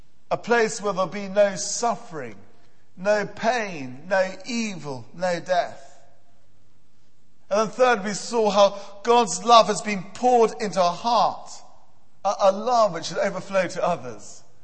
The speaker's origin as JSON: {"language": "English", "country": "United Kingdom", "said": "So I am British, and I have a British passport."}